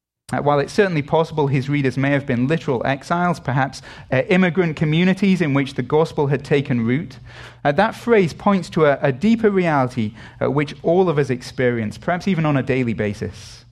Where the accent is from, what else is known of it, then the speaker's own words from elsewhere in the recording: United Kingdom; being British.